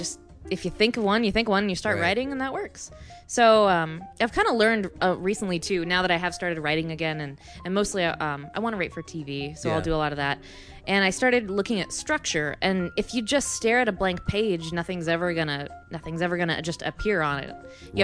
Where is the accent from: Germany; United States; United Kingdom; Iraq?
United States; Arizona; Yeah. So, I'm from Arizona. That's like super racist.